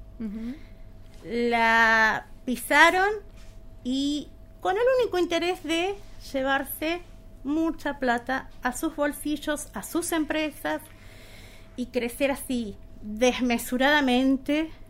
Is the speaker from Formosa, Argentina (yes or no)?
no; San Miguel de Tucumán, Tucumán, Argentina; born there; moved away as an adult; Yo soy nacida en Tucumán, en Capital, y decidí salir de ahí